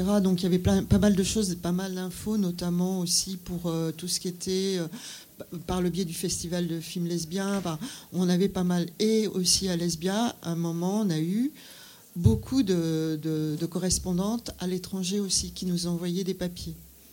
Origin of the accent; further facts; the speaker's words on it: Brittany, France; Moi, je venais de Bretagne.